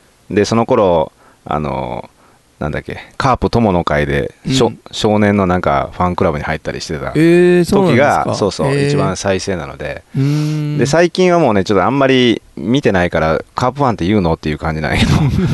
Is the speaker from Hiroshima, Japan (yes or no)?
yes; Hiroshima, Japan; 広島出身なんで